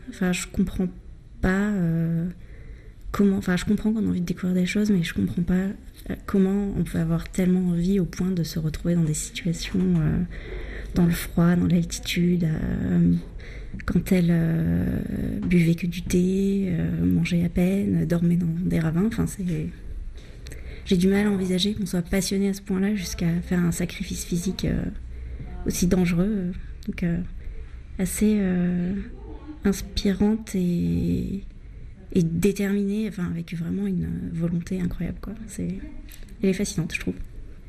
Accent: Digne-les-Bains, Provence-Alpes-Côte d'Azur, France; Moi, je suis née à Digne. Je suis une dinoise. Je suis allée au lycée Alexandra Davinel. Après, je suis partie de Digne

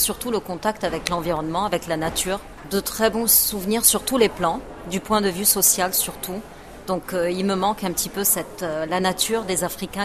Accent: Côte d’Ivoire; also born or lived in Lebanon; Moi, je suis née au Liban pendant l'invasion israélienne. Donc en 1978, bien sûr, on est reparti en Afrique et voilà, j'ai vécu mon enfance en Côte d'Ivoire.

